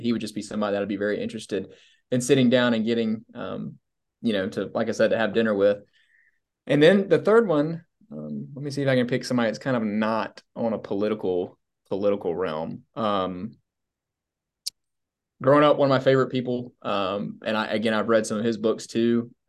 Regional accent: Sumter, South Carolina, United States; I grew up in Sumter, South Carolina. So my point earlier about being kind of a kid from a small town in South Carolina, it's a small town and in the middle part of the state

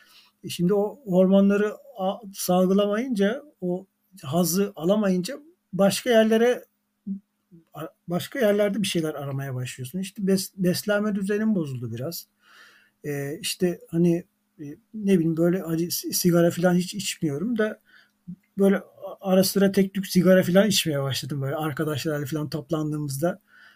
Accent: Adana, Turkey; moved away as an adult; now in Istanbul, Turkey; 1971 yılında doğdum ben. Adana'da doğdum. Orada doğdum, büyüdüm. Şu anda İstanbul'da yaşıyorum. İşte üniversite için gelmiştim İstanbul'a. Sonra kaldık burada. 38 yaşında başladım ben koşmaya.

